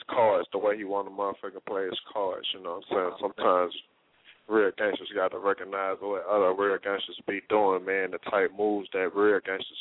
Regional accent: Atlanta, Georgia, United States; where I'm from, man, I'm from the West End, Cascade, part of Atlanta, man

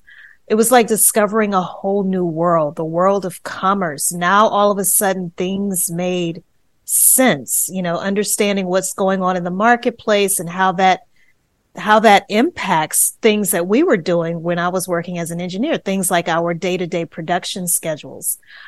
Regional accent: Louisiana, United States; I'm originally from Louisiana.

